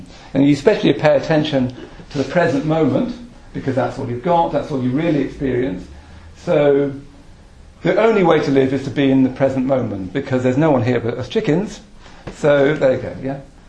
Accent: Midlands, United Kingdom; I come from the Midlands, and I don't think you get Midlands visionaries. So I blame it entirely on the location of my birth.

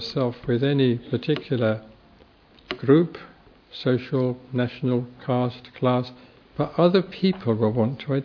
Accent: England, United Kingdom; Of course, I was in India as an Englishman, as a foreigner, and I threw away my identification papers so that I was, as it were, anonymous.

